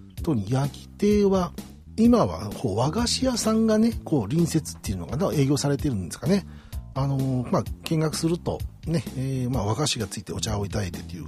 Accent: Nagoya, Aichi, Japan; いつもなんですけど僕名古屋から来ていますので、名古屋からこの京都という町に来て京都で感じることっていうのかな

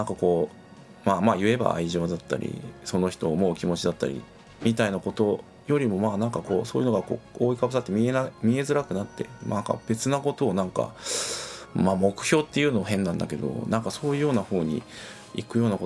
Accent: Edogawa, Tokyo, Japan; 僕は東京の東部の江戸川区というところの出身なんですけれども

